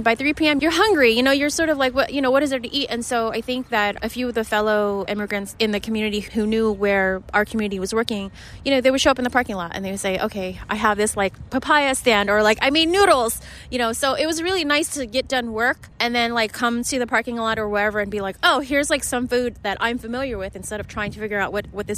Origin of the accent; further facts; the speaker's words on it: Philadelphia, Pennsylvania, United States; Yeah, I mean, I'm from Philly and I grew up with the market.